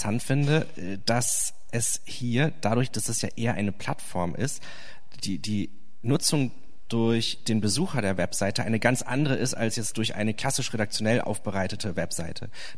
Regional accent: Rhineland, Germany; als ich jetzt hier als Rheinländer

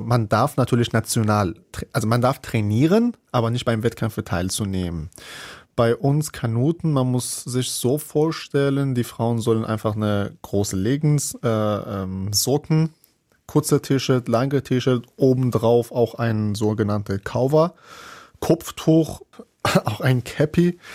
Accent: Bandar Anzali, Gilan, Iran

